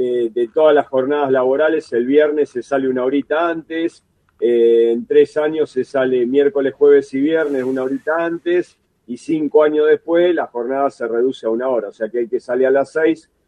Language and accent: Spanish; Argentina; a nosotros lo que más nos importa como argentinos